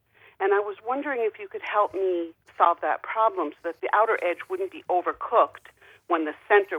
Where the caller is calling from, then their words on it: New York, United States; Long Island, New York.